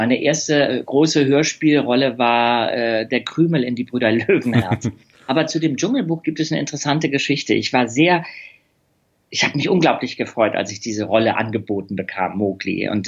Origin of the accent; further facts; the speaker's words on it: Denmark; born there; Ich bin in Dänemark geboren worden. Das war mehr oder weniger ein Unfall, weil ich zu früh auf die Welt gekommen bin. Ein 7-Monats-Kind.